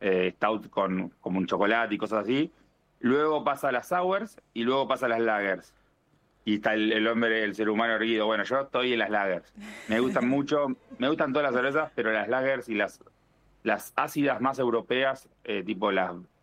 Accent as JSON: {"language": "Spanish", "town": "La Plata", "region": "Buenos Aires Province", "country": "Argentina", "said": "y no es que lo diga yo porque soy de La Plata"}